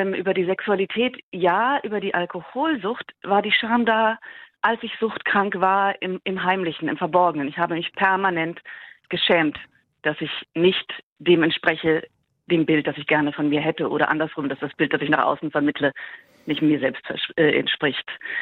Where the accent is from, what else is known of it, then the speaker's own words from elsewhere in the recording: Dessau, Saxony-Anhalt, Germany; Ich komme aus Dessau. In Dessau ist in Sachsen-Anhalt.